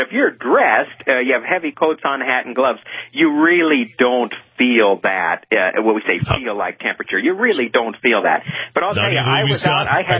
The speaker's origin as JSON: {"language": "English", "region": "Pennsylvania", "country": "United States", "lives_now": "North Dakota, United States", "said": "I'll tell you, I'm from Pennsylvania originally, as I think you know."}